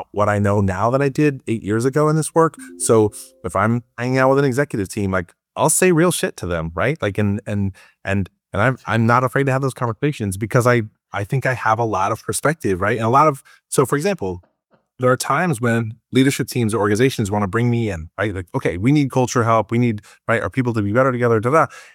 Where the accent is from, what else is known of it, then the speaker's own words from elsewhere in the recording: Bellingham, Washington, United States; also born or lived in Vancouver, Canada; now in Portland, United States; So I was born in Vancouver, Canada. So very close to Victoria. And my parents got divorced when I was like 10, 11, 12. So I moved down to Bellingham, which is up north of Seattle.